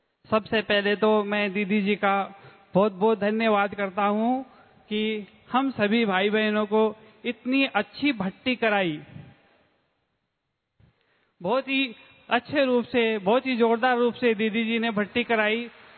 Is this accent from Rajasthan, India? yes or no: yes; Fatehpur Shekhawati, Rajasthan, India; मैं फतेहपुर सिकावाटी से हूँ, जिला सीकर राजस्थान, बीकानेर जोन से।